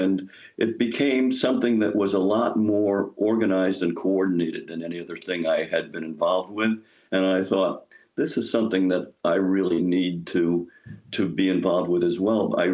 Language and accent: English; Bronx, New York, United States; I grew up in the Bronx and ended up living in Nirvana, which is Wisconsin.